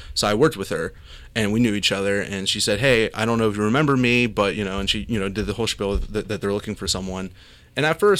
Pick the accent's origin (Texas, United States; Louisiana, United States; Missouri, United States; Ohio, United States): Ohio, United States; Dayton; that I'm from Dayton, and I'm from, like, the greater Dayton area, and that, you know, I would love to have an opportunity to, you know, report for my hometown paper.